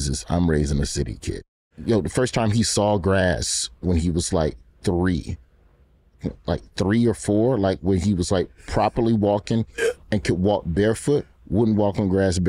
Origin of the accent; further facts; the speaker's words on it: Birmingham, Alabama, United States; I'm from Birmingham. There's a lot of culture and barbecue.